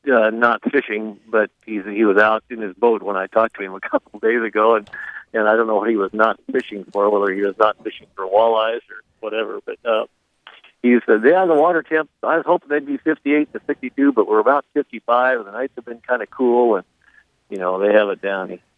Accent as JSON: {"language": "English", "region": "Kansas", "country": "United States", "tie": "born or raised there", "said": "I grew up in Kansas where we didn't even fish, but once I got to Minnesota"}